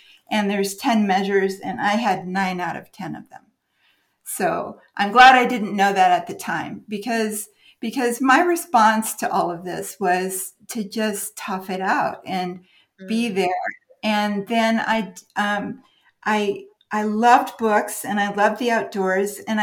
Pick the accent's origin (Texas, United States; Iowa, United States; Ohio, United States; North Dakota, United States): Iowa, United States; Des Moines; born there; I was born in Des Moines, Iowa, to parents who grew up on farms, and the whole family grew up on farms on both sides generationally.